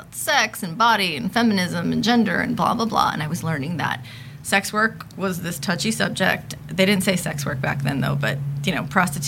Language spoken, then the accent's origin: English; Los Angeles, California, United States; I am a sociologist, born and raised in Los Angeles. I have a PhD. I'm 36 years old